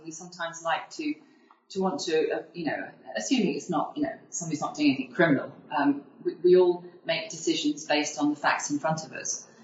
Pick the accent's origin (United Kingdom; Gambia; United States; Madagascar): United Kingdom; Leicester, East Midlands; moved away as an adult; now in London, United Kingdom; you know, I moved down to London when I was 18 from Leicester, and have ended up staying here.